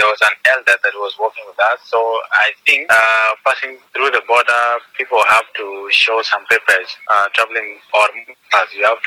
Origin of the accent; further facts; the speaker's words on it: South Sudan; English is a second language; now in Kenya; I'm from South Sudan. I left my country for the first time, that was 2007, and came to Kenya that same year. So I arrived here in the month of March to Kakuma Refugee Camp.